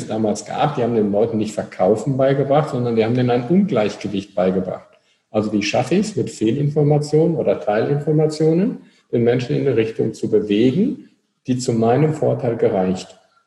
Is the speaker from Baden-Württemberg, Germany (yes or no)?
no; North Rhine-Westphalia, Germany; Wir kommen aus Nordrhein-Westfalen. Das war ja die Hochburg der Sozialdemokraten damals.